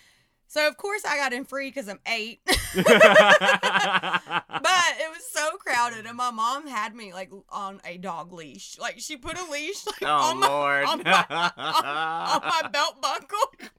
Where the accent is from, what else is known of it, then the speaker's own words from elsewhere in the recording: Stockbridge, Georgia, United States; Where are you from? And then I'm like, I'm from Stockbridge, Georgia.